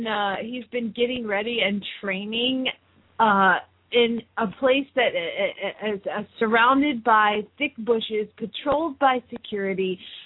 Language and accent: English; Phoenix, Arizona, United States; from Phoenix, Arizona